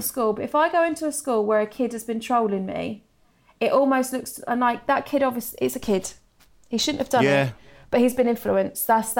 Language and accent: English; East of England, United Kingdom; now in London, United Kingdom; Obviously I live in London now, but I'm from Suffolk.